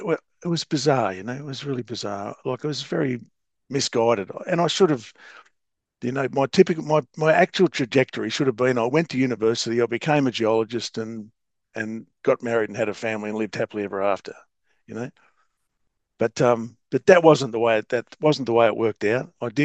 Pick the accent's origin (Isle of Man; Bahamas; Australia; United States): Australia; Tasmania; now in Melbourne, Australia; And I grew up in Tasmania, and I moved to Melbourne to go specifically to NA.